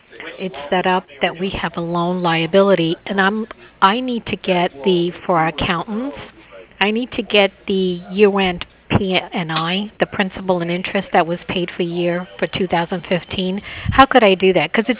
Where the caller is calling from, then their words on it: New Jersey, United States; from Marmira Stones. I'm calling from New Jersey.